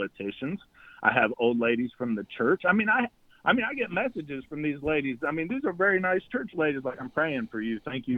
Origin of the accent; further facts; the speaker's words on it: Indiana, United States; Like, yeah, I'm from Boone County, but I don't want to steal these people's resources.